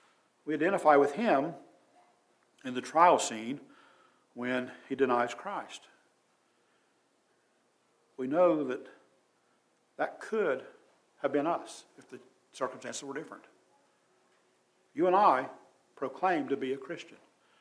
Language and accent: English; Ohio, United States; I said, yeah, I'm from Ohio.